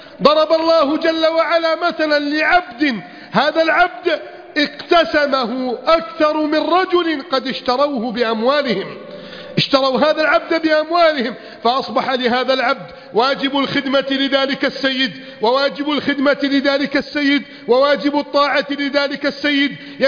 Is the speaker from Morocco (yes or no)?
no; Egypt